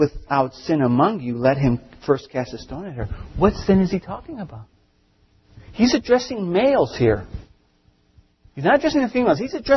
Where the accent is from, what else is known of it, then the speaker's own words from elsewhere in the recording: Chicago, Illinois, United States; And where I grew up, in the neighborhood I grew up in Chicago, man, if you didn't carry a condom in your wallet, you weren't the man.